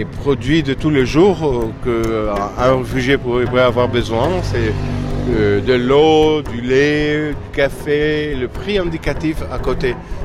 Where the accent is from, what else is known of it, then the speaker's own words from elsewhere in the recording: Lesbos, North Aegean, Greece; je suis originaire de Lesbos et j'y habite depuis 15 ans. Et j'espère passer le reste de ma vie ici.